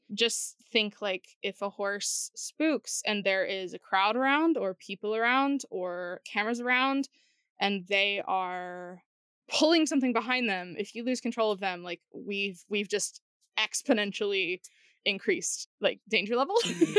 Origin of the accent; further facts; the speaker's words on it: Nashville, Tennessee, United States; And so I'm from Nashville, Tennessee